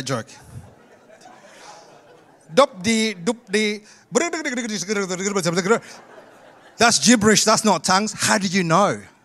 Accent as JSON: {"language": "English", "country": "Indonesia", "second_language": "English", "said": "I came from Indonesia."}